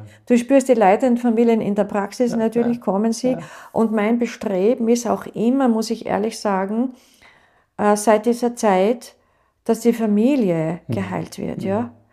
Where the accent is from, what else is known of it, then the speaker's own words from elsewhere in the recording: Austria; als Österreicherin